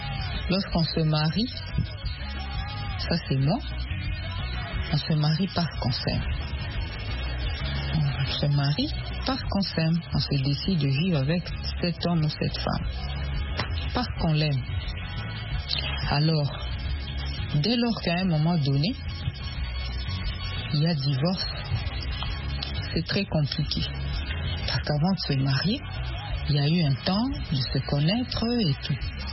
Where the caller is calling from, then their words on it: DR Congo; Bon, ici chez nous, en Afrique, particulièrement en RDC